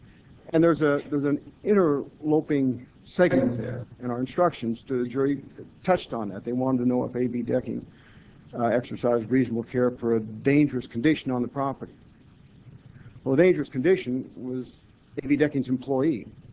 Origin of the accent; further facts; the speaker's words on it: Fort Collins, Colorado, United States; I'm from Fort Collins.